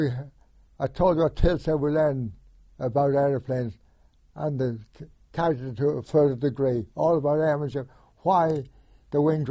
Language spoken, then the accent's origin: English; Ireland; I thought, well, I'm an Irishman.